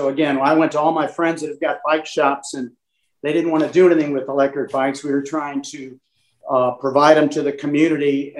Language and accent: English; Illinois, United States; Originally north of Chicago, we used to come down here and learn how to water ski on High Rock Lake.